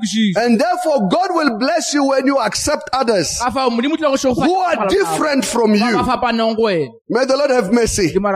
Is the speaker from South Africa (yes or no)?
yes; South Africa; now in United Kingdom; I realized, oh, the problem of South Africa, I thought I've left it back home.